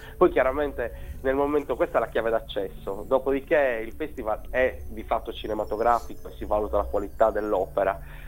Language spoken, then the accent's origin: Italian; Switzerland; born there; sai che in Svizzera io poi sono nato